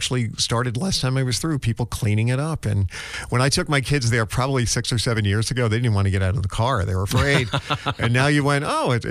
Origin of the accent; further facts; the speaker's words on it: New York City, New York, United States; I grew up in the Bronx, so we had in my neighborhood, there was one family who said, I'll never sell this house.